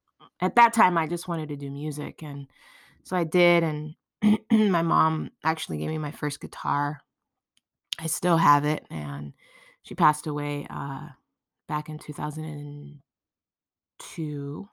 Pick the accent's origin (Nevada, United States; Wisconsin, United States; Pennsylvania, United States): Pennsylvania, United States; Philadelphia; And I grew up in Philadelphia.